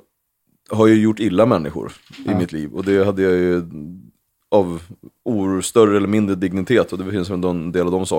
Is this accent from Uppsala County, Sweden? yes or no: yes; Gottsunda, Uppsala County, Sweden; Jag kom från Gottsunda.